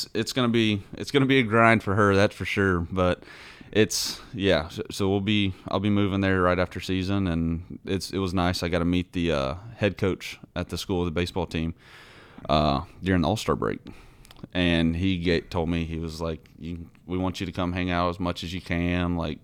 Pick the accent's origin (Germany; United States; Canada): United States; Huntsville, Alabama; Oh, I mean, it was great. I mean, I had two older brothers, so they're 8 and 10 years older, so I was way younger.